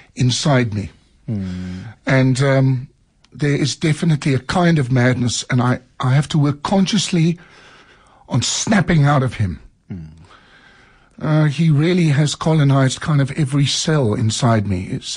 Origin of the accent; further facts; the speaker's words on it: South Africa; But I'm an insanely, I'm a South African, you see, but it's, you know, right down to my twinkle toes, man.